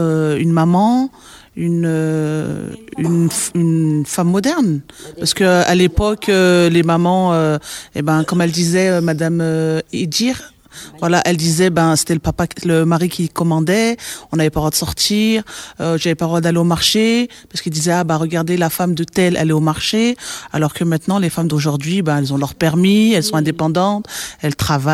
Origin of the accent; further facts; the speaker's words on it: Lyon, Auvergne-Rhône-Alpes, France; moi qui suis pas de Moreno, moi je viens à la base de Lyon, donc j'ai suivi mon mari qui habite à Molina. Je trouve que au début, j'appréhendais de venir dans ce quartier parce que moi qui suis issue, qui habitais sur Écully à Lyon